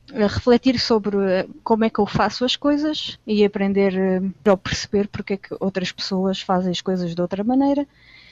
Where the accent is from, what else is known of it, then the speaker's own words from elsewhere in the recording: Lisbon, Portugal; now in Bratislava, Slovakia; Eu cresci em Lisboa.